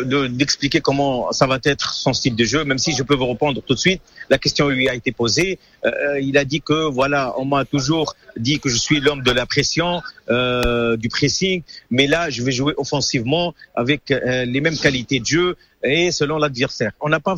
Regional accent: Tunisia; C'est une première, je pense, chez nous en Tunisie

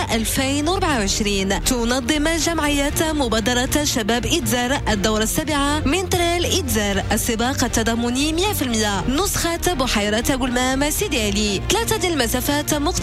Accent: Morocco; بلادنا المغرب كيتمتع بواحد المناخ معتدل ومناطق جذابه

